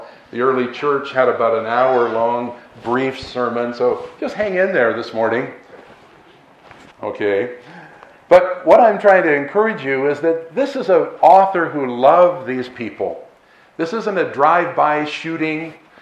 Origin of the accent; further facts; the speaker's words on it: San Francisco, California, United States; I passed through my hometown of San Francisco a couple weeks ago